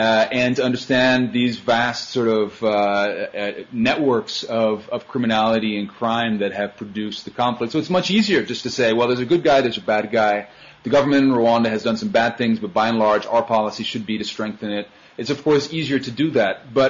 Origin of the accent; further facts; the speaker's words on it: United States; When I tell them that I'm from the United States